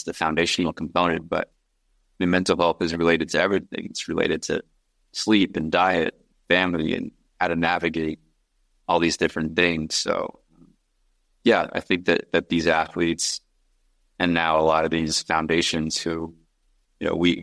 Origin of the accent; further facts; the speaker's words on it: Los Angeles, California, United States; I grew up in Los Angeles. I'm a rare LA native, as I put it. I went to high school in the San Fernando Valley.